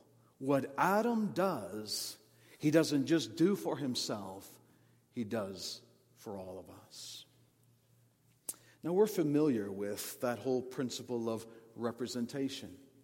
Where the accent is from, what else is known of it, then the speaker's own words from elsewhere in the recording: Canada; But she's a Canadian citizen because I'm a Canadian citizen. I, in that sense, represent her. Because I'm a Canadian, she is a Canadian as well.